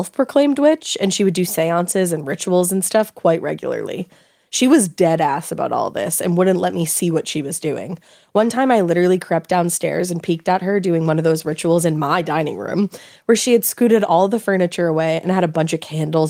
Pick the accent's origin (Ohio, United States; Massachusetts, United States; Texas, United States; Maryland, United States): Ohio, United States; Columbus; now in Los Angeles, United States; I live in LA, but at the time of this event, I was taking a break from the city and lived in my hometown of Columbus, Ohio for part of a year.